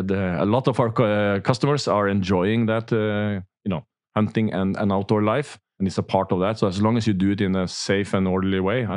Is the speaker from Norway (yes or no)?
yes; Hamar, Innlandet, Norway; English is a second language; I was raised in HamKam.